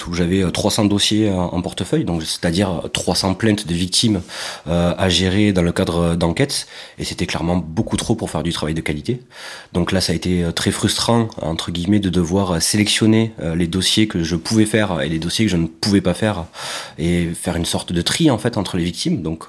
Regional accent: Carcassonne, Occitanie, France; J'ai grandi à Carcassonne, dans le sud de la France, dans un contexte où dans ma famille, ils étaient tous gendarmes, mes oncles, mon grand-père, etc.

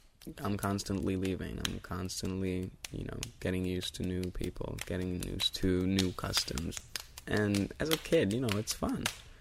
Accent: Budapest, Hungary; first language Hungarian; English is a second language; moved away as an adult; now in New York, United States; I'm from Budapest, Hungary. I came to New York 2 years ago in 2003. I already spoke English.

